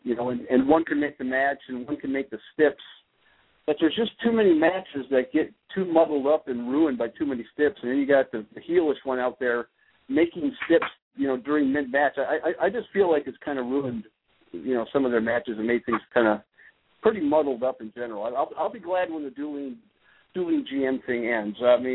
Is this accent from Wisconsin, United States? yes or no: yes; Wisconsin, United States; I'm from Wisconsin. My math is shitty, you know.